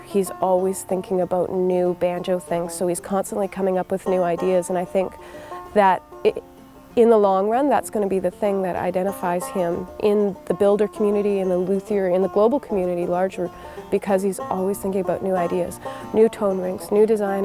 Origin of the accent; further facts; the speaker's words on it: Horsefly, British Columbia, Canada; I was born here in Horsefly, born and raised. I'm the fifth generation of my family to be born here.